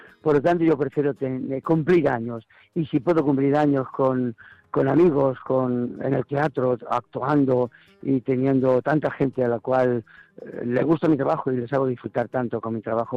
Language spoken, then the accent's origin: Spanish; Alicante, Valencian Community, Spain; also born or lived in Dolores; ha sido mi pueblo donde nací, que es Dolores, y Alicante, donde viví mi segunda adolescencia